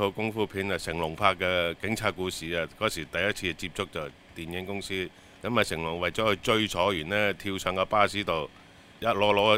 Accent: Sham Shui Po, Kowloon, Hong Kong; 细细个我哋就喺深水埗长大噶啦，咁喺深水埗附近苏村嗰头咧就翻学噶。

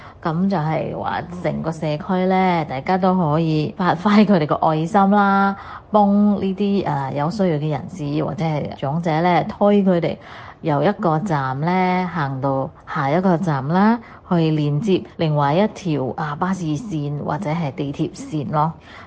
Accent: Singapore; 我是新加坡的

